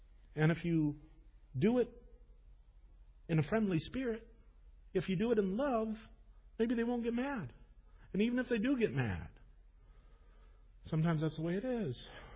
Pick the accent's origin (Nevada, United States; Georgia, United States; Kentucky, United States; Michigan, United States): Michigan, United States; Grand Rapids; I grew up in Grand Rapids, and in some ways Grand Rapids is a marvelous example of this. My family immigrated from the Netherlands before World War I, and we considered ourselves Dutch, even though nobody spoke Dutch.